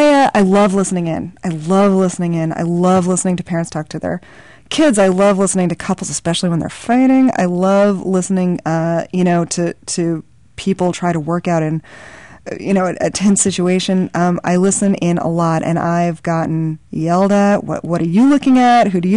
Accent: New York, United States; also born or lived in Brooklyn, United States; Although I grew up in the New York suburbs. I was born in Brooklyn. I come from a long line of New Yorkers

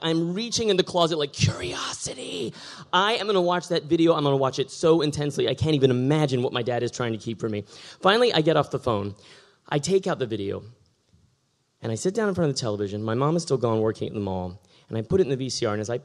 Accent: San Antonio, Texas, United States; idea that I could have a stepmom who is a real-life Asian lady was amazing to me as a little white boy growing up in San Antonio, Texas in the early 80s, right?

